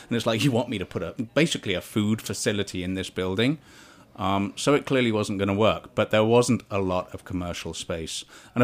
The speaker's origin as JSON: {"language": "English", "region": "South East England", "country": "United Kingdom", "lives_now": "Pittsfield, United States", "said": "I'm from England, south of England. I was born actually in Kent, which is the kind of hop-growing area of England. And, yeah, pretty much the house I was born in neighbored on a hop field at the back."}